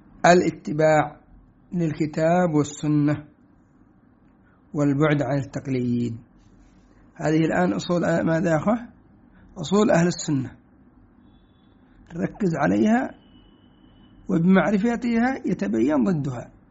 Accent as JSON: {"language": "Arabic", "country": "Yemen", "said": "مثلا عندنا في اليمن هيئة علماء اليمن، وهم حزبيون من الأخوان المسلمين وغيرهم."}